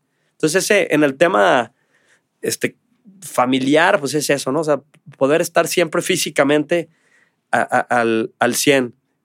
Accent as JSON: {"language": "Spanish", "country": "Mexico", "said": "Y yo creo que como mexicanos sí lo tenemos"}